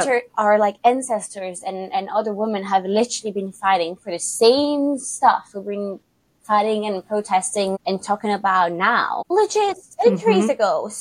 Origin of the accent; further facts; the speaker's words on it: France; also born or lived in Italy / United Kingdom; now in Australia; I'm Italian, my family is Italian, but I grew up in France, so I went to school in France, and then I did uni in the UK, and then obviously as a result of that, I found myself in Australia for a job after uni